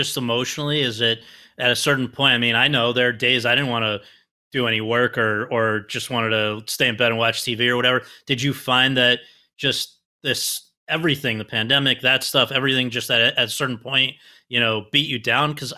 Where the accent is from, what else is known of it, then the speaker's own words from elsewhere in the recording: Jamaica; I'm Jamaican.